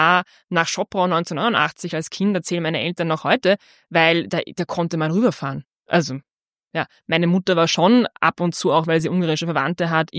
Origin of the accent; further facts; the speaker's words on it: Burgenland, Austria; ich bin ja selbst sozusagen halbe Burgenländerin und wenn man so zwar wirklich aufgewachsen im Nordburgenland, ungefähr 15 Kilometer entfernt von der ungarischen Grenze